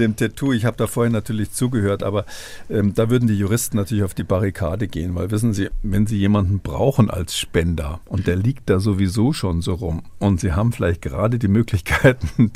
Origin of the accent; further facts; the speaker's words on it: Bavaria, Germany; als Bayer habe ich da Hemmungen